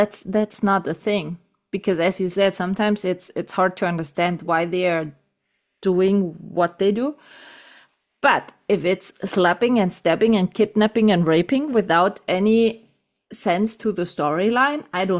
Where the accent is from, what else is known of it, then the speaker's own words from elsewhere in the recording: Germany; because this a period piece was shot here in my hometown. In the we have a really big castle here, and my hometown was for 9 months the capital of France in the Second World War.